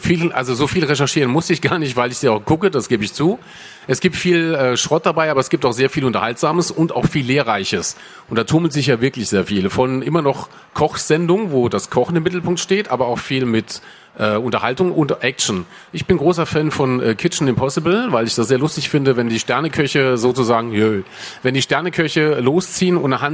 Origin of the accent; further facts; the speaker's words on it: Saarland, Germany; Aber ich bin Saarländer, ich bin umzingelt von Frankreich, halb zumindest.